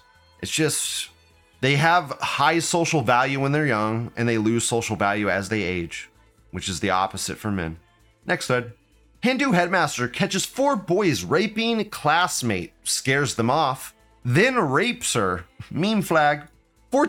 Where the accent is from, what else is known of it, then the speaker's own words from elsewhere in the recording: the South, United States; No, we Americans don't do not. I'm Southerner. I'm fucking white trash shit. And even then, I watched wrestling as a kid.